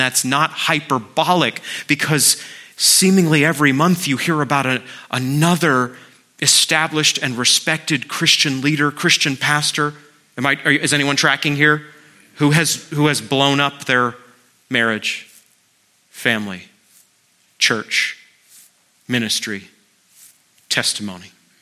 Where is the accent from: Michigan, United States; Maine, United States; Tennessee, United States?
Maine, United States; the magazine counter at the local dime store when I was growing up in Maine.